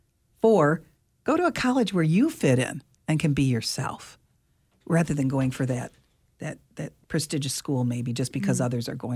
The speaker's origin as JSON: {"language": "English", "town": "Ann Arbor", "region": "Michigan", "country": "United States", "tie": "born or raised there", "said": "I'm afraid I was one of those people who, at the time when I was graduating from Ann Arbor Huron High School in 1979, I wanted to go to Michigan."}